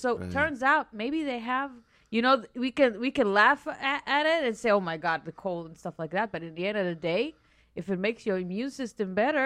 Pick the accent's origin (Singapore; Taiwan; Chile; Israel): Israel; I was like, honey, I'm from Israel.